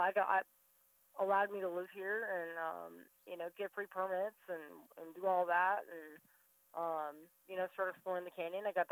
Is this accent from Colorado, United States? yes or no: no; Arizona, United States; I mean, I think I mentioned last, I'm from Arizona. I've always loved canyons and the desert. And, this is my home. So I wanted to come back to Arizona.